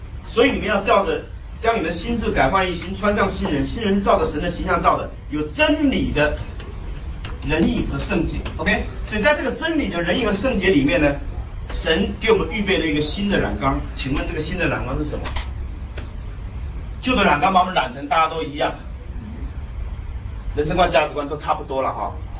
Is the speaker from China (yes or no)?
no; Taiwan; 那你讲可以，我们台湾人讲不行